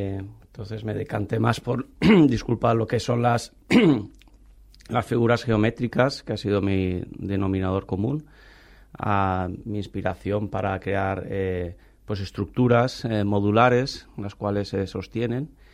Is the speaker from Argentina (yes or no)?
no; Valencian Community, Spain